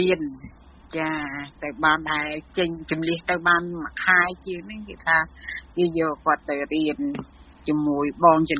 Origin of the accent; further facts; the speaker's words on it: Koh Kao, Kandal, Cambodia; also born or lived in Phnom Penh; ពួកខ្ញុំក៏ទៅស្រុកកំណើតខ្ញុំនៅនេះកោះកៅខេត្តកណ្ដាលបង